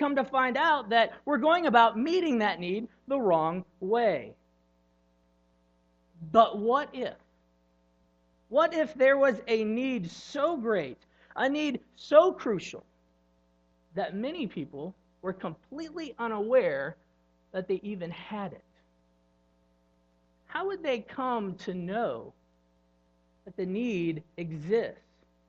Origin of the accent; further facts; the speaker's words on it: Illinois, United States; Now, I grew up in Southern Illinois, so camping meant one thing: camping.